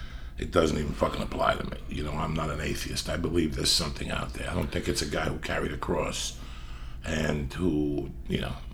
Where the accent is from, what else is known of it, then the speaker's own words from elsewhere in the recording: United States; I'm an American.